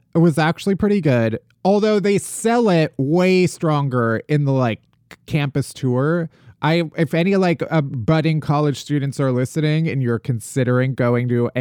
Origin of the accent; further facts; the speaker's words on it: Illinois, United States; because I grew up in the South Suburbs and then went to Evanston